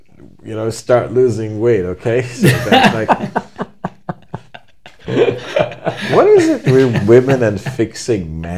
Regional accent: Lebanon; I said, no, I'm not, I'm from Lebanon.

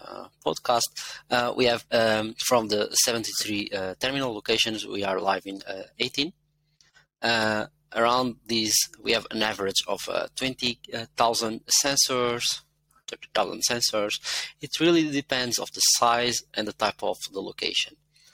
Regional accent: Portugal; English is a second language; now in Netherlands; I'm from Portugal, but I'm currently living in the Netherlands

